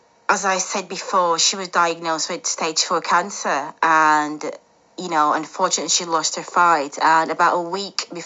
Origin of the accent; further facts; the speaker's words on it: Jamaica; started thinking about my childhood growing up in Jamaica, and I always wanted a dog and I didn't have a dog.